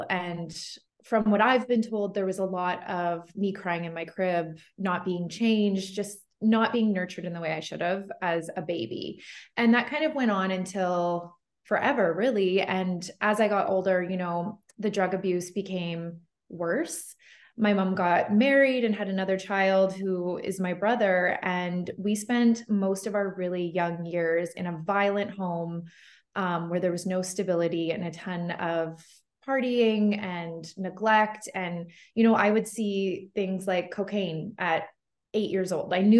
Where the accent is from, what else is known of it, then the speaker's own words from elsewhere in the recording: Prince George, British Columbia, Canada; now in Okanagan, Canada; I am from a small town in northern British Columbia in Canada, Prince George, and we recently moved to the beautiful Okanagan.